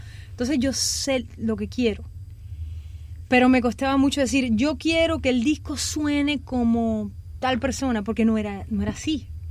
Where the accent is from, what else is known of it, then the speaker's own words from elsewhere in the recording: Cuba; born there; also born or lived in Panama; yo nací en Cuba, viví en Panamá, crecí aquí, me encanta la música brasilera, pero estudié jazz y vengo de raíces afrocubanas